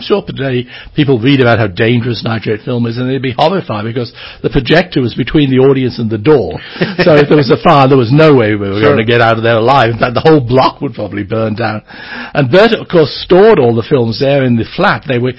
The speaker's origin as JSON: {"language": "English", "town": "Birmingham", "region": "West Midlands", "country": "United Kingdom", "tie": "born or raised there", "said": "Well, he and I grew up in Birmingham"}